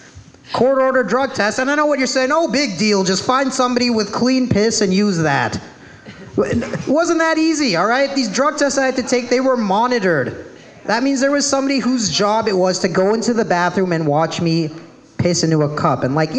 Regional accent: Illinois, United States; I'm from Illinois. Weed is very illegal there.

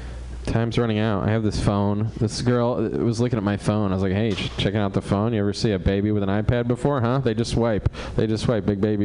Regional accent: Cleveland, Ohio, United States; moved away; I moved here in 98 from Cleveland. I didn't like the weather. You know, I was from Cleveland. Nobody could understand me.

